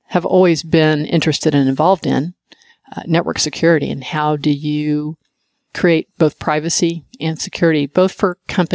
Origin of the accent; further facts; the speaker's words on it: Oklahoma, United States; I'm too old. I'm from Oklahoma originally.